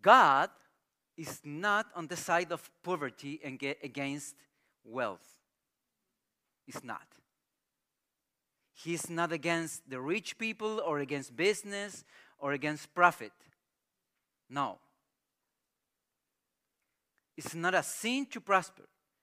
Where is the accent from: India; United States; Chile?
Chile; I grew up in Chile.